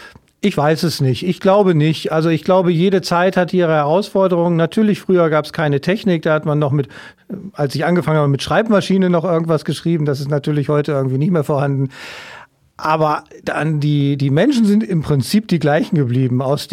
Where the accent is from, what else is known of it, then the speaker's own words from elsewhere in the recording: North Rhine-Westphalia, Germany; Ich vergleiche das vielleicht mal mit meiner Heimatregion. Die Westfalen sind da deutlich zurückhaltender, als ich das hier erlebt habe.